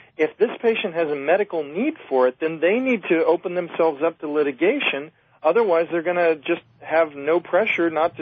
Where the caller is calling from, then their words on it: Minnesota, United States; from Minnesota.